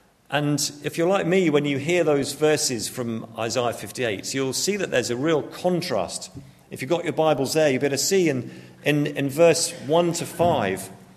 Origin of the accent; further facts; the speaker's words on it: Bournemouth, South West England, United Kingdom; So I'm from Bournemouth in England, right on the south coast, where I live with my wife and our three kids.